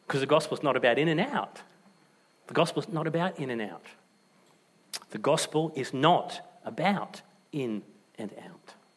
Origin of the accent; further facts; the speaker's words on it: Nollamara, Western Australia, Australia; also born or lived in Tuart Hill; I was brought up in Tewart Hill and Nollamara.